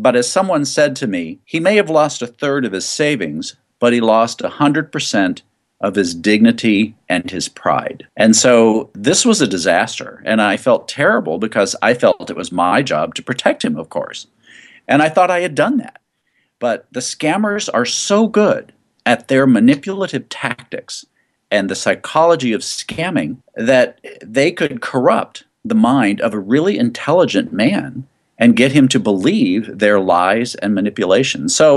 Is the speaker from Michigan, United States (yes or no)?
no; Corpus Christi, Texas, United States; when he moved to Corpus Christi, Texas, which is my hometown, he worked for the independent school district.